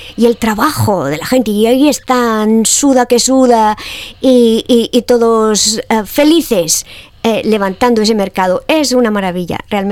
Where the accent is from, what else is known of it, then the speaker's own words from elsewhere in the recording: Spain; Y reunión, y reunión, y reunión, como somos los españoles.